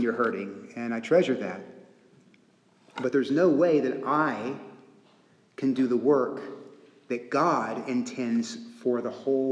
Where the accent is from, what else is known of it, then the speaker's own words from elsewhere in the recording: Texas, United States; because I'm from Texas and I'm a man